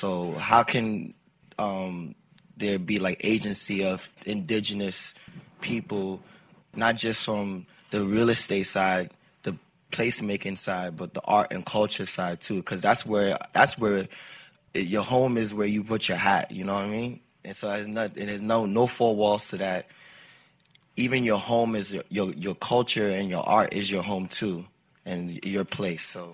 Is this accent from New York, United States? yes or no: yes; Brooklyn, New York, United States; Especially, I come from Brooklyn, New York, so there's a lot of gentrification that occurs there